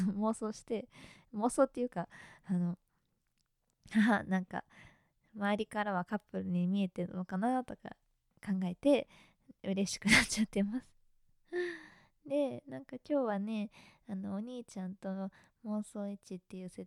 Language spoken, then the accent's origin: Japanese; Kanagawa, Japan; 、神奈川県出身なんですけれども